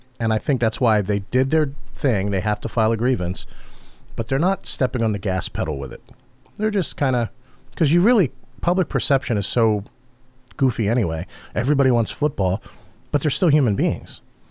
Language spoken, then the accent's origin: English; Galloway, New Jersey, United States; Why don't we just go down to Galloway, my hometown, and, you know, near Absecon and in Atlantic City